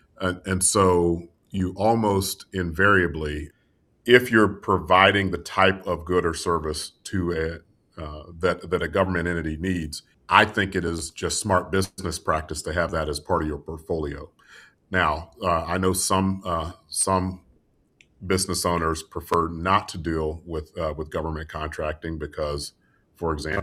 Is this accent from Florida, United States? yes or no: yes; Orlando, Florida, United States; who's located in, my hometown of Orlando, Florida